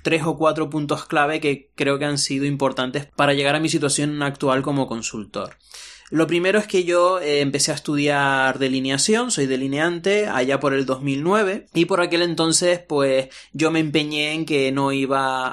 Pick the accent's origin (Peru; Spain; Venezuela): Spain; Canary Islands; accent: Canarian; Soy natural de Tenerife, así que este acento que tengo no es porque sea andaluz o porque sea latino, es una mezcla de ambos, por decirlo así, que es el acento que tenemos los canarios